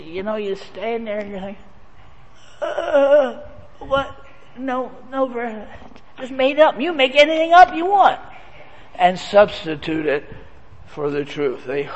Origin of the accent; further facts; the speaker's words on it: Pennsylvania, United States; I remember growing up outside of Philadelphia as a boy, and we frequently went into the city to go to Wanamaker's or the Gimbel's